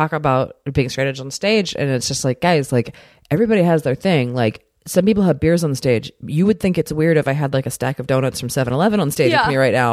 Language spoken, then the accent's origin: English; Maryland, United States; Like I'm from Maryland, move please.